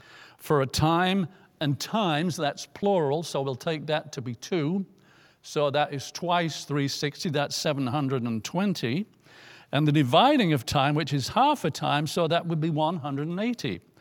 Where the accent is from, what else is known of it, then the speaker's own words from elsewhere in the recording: England, United Kingdom; Even got into England. My hometown was an old Roman fortress, became a Roman city.